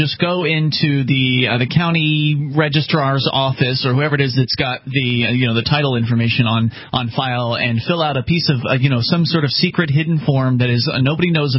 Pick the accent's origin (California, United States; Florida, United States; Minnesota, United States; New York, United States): Florida, United States; now in New Hampshire, United States; Mark and I are originally from Florida.